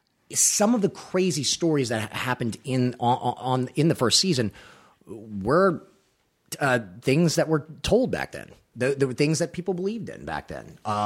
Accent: Baton Rouge, Louisiana, United States; that's also filming in Louisiana, in my hometown Baton Rouge.

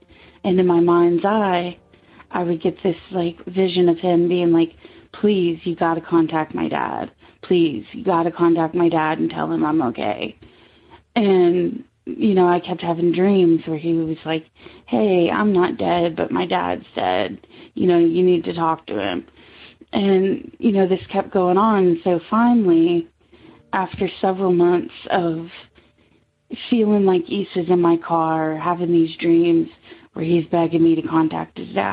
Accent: Virginia, United States; I'm from Virginia. I'm 33.

